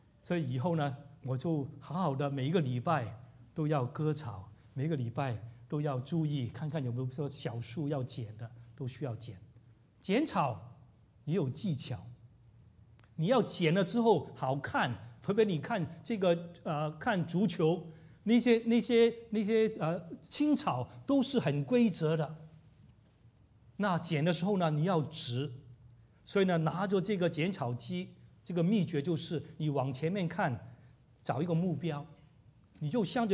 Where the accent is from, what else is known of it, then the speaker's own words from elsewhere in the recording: China; 我在想，除非从我们中国人来说，从我们华人来说，非常刺耳的一句话